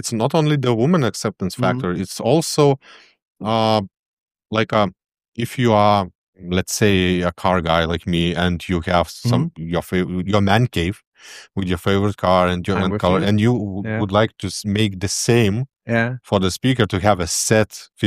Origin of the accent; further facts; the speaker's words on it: Lithuania; I came from Lithuania